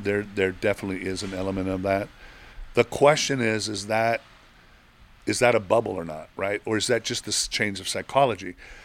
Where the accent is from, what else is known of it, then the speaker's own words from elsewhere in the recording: Mexico; It's old school because I grew up in Mexico, you know, and all that.